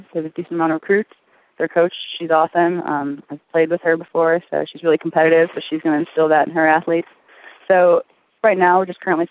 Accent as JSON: {"language": "English", "town": "Naperville", "region": "Illinois", "country": "United States", "said": "I'm from Illinois, Naperville, Illinois."}